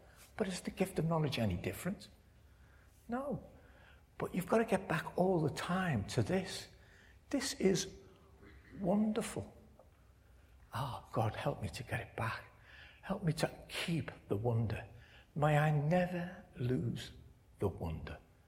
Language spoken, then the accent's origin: English; Liverpool, North West England, United Kingdom; born there; But I was born in Liverpool with the White Ways, that's me.